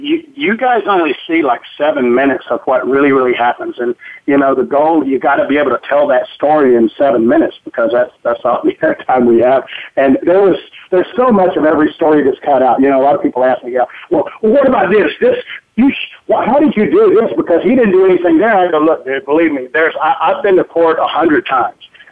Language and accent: English; South Carolina, United States; You know, I grew up in South Carolina originally. You know, I started out there when I was about 13 years old.